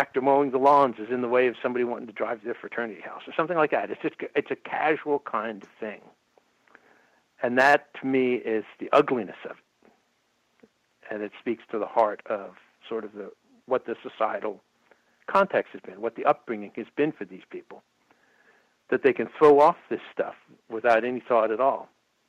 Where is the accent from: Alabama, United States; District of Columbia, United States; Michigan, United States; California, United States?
District of Columbia, United States; Washington; but I came from Washington, D.C. So frankly, I was shocked when I came to college in Virginia